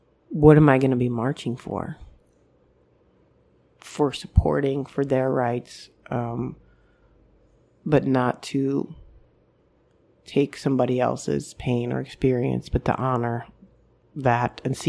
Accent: Michigan, United States; I didn't have that when I was where I grew up in Michigan

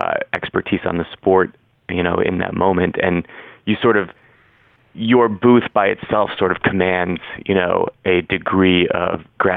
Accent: Chicago, Illinois, United States; I grew up in Chicago mm-hmm. in the 90s.

